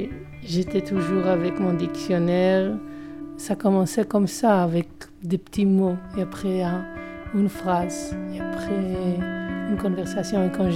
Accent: Jerusalem, Jerusalem District, Israel; French is a second language; moved away as an adult; now in Córdoba, Spain; j'ai 31 ans et je suis de Jérusalem, d'Israël. J'habite ici il y a 2 ans, en Cordoue, en Espagne. Je ne savais rien d'espagnol

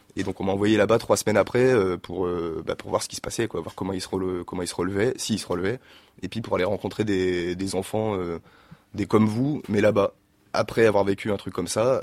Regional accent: Grenoble, Auvergne-Rhône-Alpes, France; moi j'ai fait sciences politiques à Grenoble, parce que je suis grenoblois, puis un master de journalisme à Paris, donc 2 ans.

